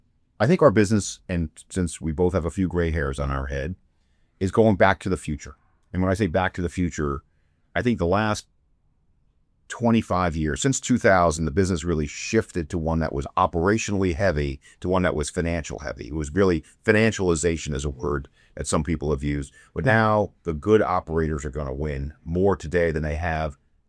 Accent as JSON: {"language": "English", "region": "New York", "country": "United States", "said": "So John, I got to ask, I'm from New York and we don't get a lot of folks from Staten Island."}